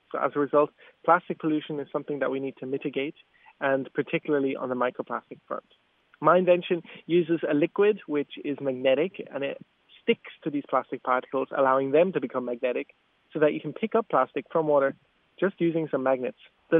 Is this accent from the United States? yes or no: no; Ballydehob, Munster, Ireland; I'm from West Cork, Ballydehob, and really what I loved for a very long time there was just exploring the wilderness, being out in the environment and enjoying the nature.